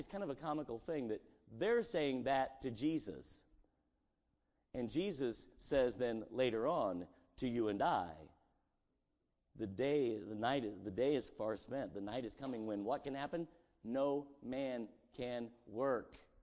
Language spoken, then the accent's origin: English; Indiana, United States; And I grew up in Indiana.